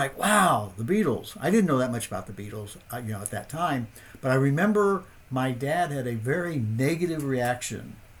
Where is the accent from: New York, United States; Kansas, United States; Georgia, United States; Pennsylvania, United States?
Kansas, United States; Growing up in Southeast Kansas, we were in the Bible Belt.